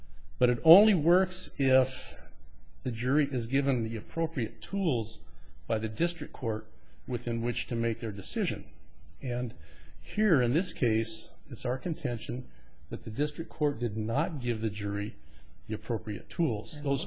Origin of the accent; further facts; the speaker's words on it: Helena, Montana, United States; I'm an attorney from Helena, Montana, and I represent the appellant, Robert War Club.